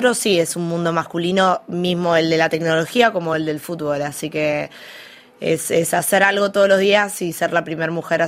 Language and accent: Spanish; Buenos Aires, Argentina; como buena argentina amantes del fútbol. Fue mi hermano que me mostró una cancha de fútbol cuando tenía 6 años por primera vez en Buenos Aires, en Racing.